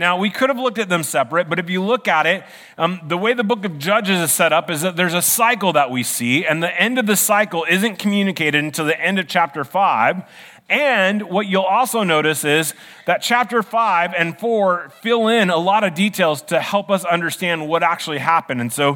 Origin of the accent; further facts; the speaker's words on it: Iowa, United States; I grew up in Iowa, and I saw the Trailblazers really weren't even on my radar.